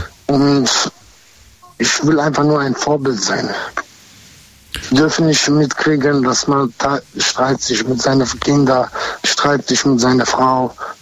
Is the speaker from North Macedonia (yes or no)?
yes; North Macedonia; ich komme aus Mazedonien, aber ich habe französischen Namen.